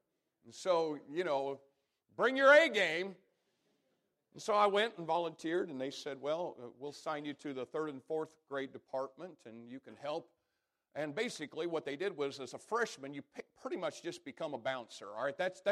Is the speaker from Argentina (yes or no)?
no; Jasonville, Indiana, United States; I'm from Jasonville, Indiana.